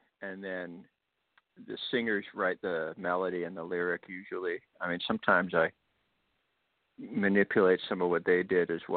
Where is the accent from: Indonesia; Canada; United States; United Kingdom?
Canada; Vancouver, British Columbia; We start in Vancouver, my hometown, and then we go to Portland and Seattle